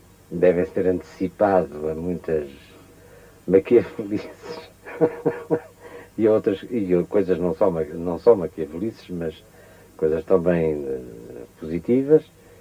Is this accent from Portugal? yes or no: yes; Portugal; Embora não tenha nenhum encargo de velar pelo país a que pertenço, mas como sou português, penso nele